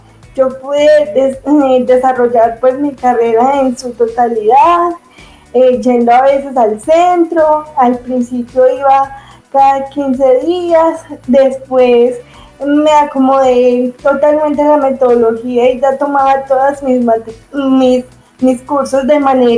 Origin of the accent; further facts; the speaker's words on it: Viterbo, Caldas, Colombia; Soy del municipio de Viterbo, Caldas. Aquí nací, aquí he vivido toda la vida.